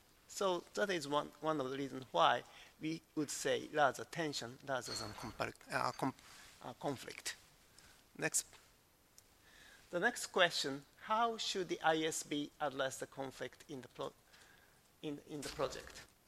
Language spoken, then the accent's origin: English; Japan; English is a second language; Actually, I come from Japan, and the Japanese stakeholders love this kind of discussion